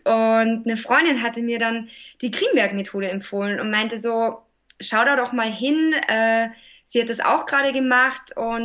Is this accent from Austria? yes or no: yes; Salzburg, Austria; moved away as an adult; now in Berlin, Germany; ich bin ursprünglich aus Österreich, aus dem schönen Salzburg, und vor 7 Jahren nach Berlin gekommen und arbeite und lebe seit 7 Jahren in Berlin.